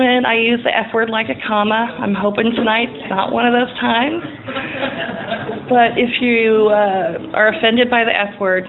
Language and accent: English; Taft, California, United States; And then we grew up in Taft in the oil field, so in a trailer. So I'm Okie redneck oil field trash.